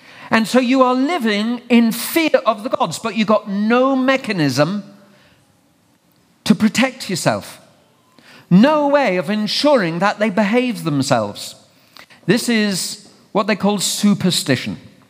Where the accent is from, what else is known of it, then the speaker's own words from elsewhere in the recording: England, United Kingdom; Yeah, I'm from England. We go crazy when there's snow, even this much, the whole country stops, right?